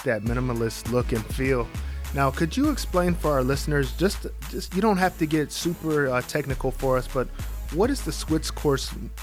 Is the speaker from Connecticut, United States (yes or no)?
yes; Hartford, Connecticut, United States; also born or lived in Bloomfield; I was born and raised in Connecticut myself, believe it or not, right in Hartford, Connecticut, and a little bit of time in Bloomfield, Connecticut.